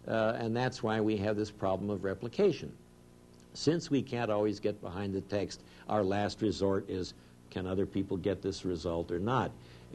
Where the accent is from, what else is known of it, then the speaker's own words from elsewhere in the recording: Missouri, United States; I'm hard to convince. I'm leaning over. I'm from Missouri. Prove it.